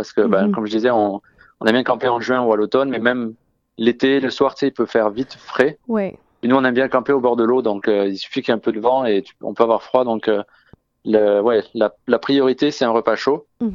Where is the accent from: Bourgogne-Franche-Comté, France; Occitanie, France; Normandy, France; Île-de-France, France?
Occitanie, France; Toulouse; c'est un groupe de Toulouse, ma ville natale.